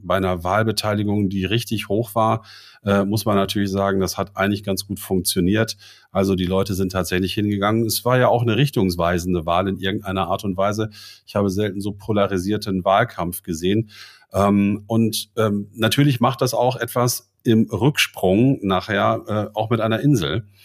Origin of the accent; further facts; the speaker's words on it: Lower Saxony, Germany; born there; ich bin der gebürtige Emsländer, du ja auch